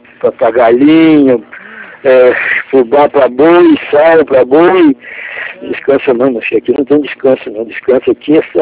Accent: Rio de Janeiro, Brazil; eu sou do Rio de Janeiro, mas eu tenho em Minas, sabe?

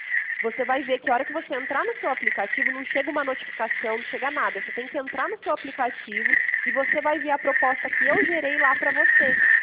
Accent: Pirassununga, São Paulo, Brazil; Eu sou de Pirassununga

